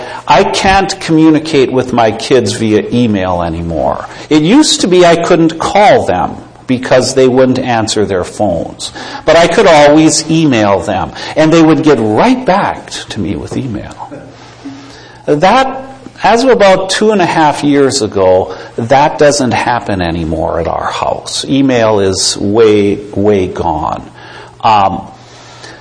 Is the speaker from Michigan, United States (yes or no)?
yes; Michigan, United States; also born or lived in Dallas, United States; And before that, we hail from Michigan. And I'm from the beautiful Upper Peninsula of Michigan.